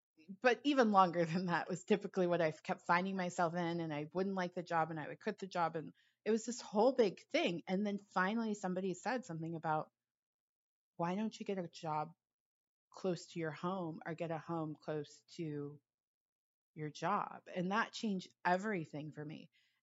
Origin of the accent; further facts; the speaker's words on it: Los Angeles, California, United States; So when I grew up in Los Angeles and, everybody knows Los Angeles for its traffic. And when I graduated from college and I went to school in Los Angeles at USC